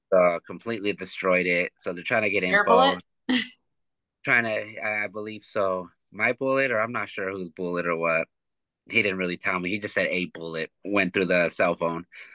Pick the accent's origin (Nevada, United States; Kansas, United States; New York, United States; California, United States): California, United States; I grew up in California, born in Northern Cali and then raised in SoCal.